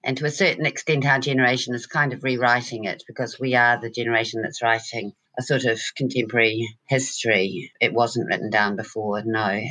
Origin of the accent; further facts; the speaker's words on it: New Zealand; moved away as an adult; also born or lived in England; I am actually a New Zealander and I ran away from New Zealand to travel the world as all New Zealanders do.